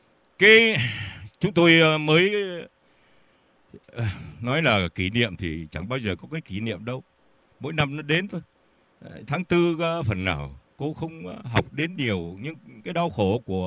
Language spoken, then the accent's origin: Vietnamese; Nam Định, Vietnam; Tôi ở ngoài Bắc, tôi sinh tại Nam Định cô ạ. Quê tôi Nam Định.